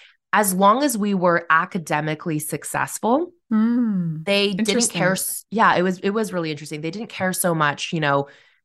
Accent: Corvallis, Oregon, United States; now in Salem, United States; So I live in Salem, which is about an hour south of Portland, and I grew up in Corvallis, which is a small college town.

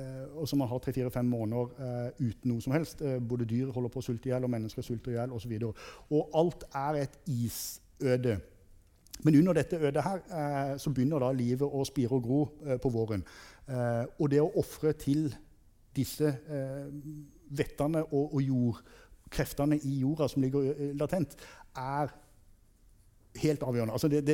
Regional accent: Kristiansand, Agder, Norway; jeg kommer jo opprinnelig fra Kristiansand, og har mine besteforeldre og slekter litt sånn i dalen, nedre Setesdal.

